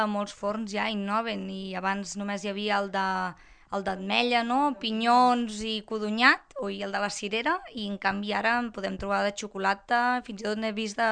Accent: Vilanova de Prades, Catalonia, Spain; sóc de Vilanova de Prades, per tant, terra de castanyes per excel·lència.

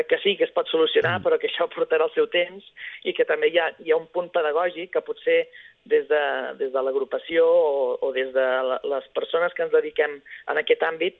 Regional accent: Reus, Catalonia, Spain; els gegants de Reus, jo què he de dir, no?, com a reusenc.

